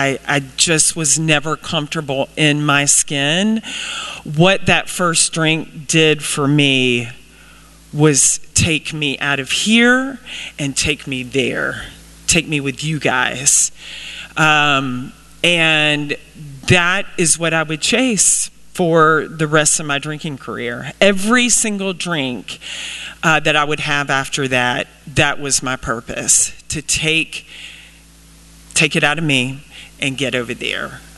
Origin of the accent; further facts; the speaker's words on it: Anniston, Alabama, United States; But yeah, I'm from Anniston, Alabama.